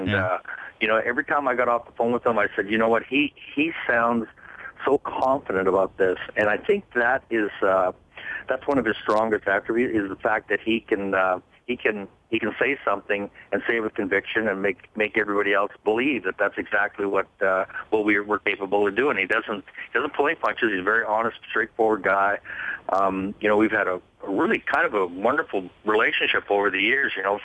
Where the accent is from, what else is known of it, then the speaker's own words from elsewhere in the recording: Saskatchewan, Canada; I was from Saskatchewan